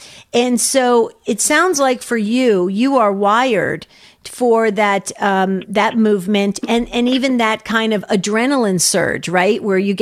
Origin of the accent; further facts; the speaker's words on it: New Jersey, United States; John, I'm from New Jersey and I've never heard of the city Orchard River.